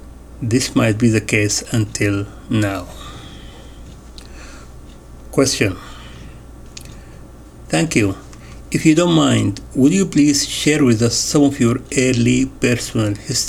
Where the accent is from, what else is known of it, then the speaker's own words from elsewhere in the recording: Egypt; also born or lived in Jerusalem; now in United States; I am originally a Palestinian. I was born in Jerusalem, and my family moved to Egypt in 1948. This is where my connection with Egypt comes from. I grew up and had my education in Egypt.